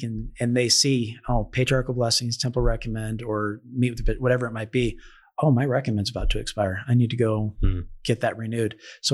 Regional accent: Mesa, Arizona, United States; now in Bountiful, United States; So I live in Bountiful, Utah. I grew up in Mesa, Arizona, which to me is

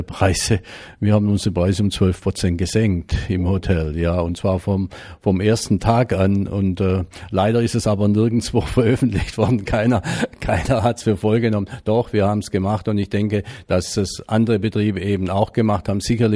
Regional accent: Baden-Württemberg, Germany; wenn ich jetzt da an meine Heimat denke, an die Schwäbische Alb und auch an den Schwarzwald

